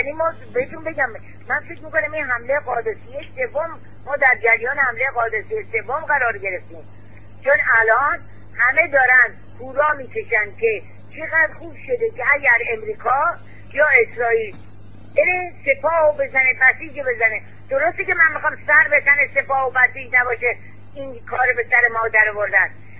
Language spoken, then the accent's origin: Persian; Khuzestan, Iran; بابا من بچه خوزستانم، بچه خورم شدم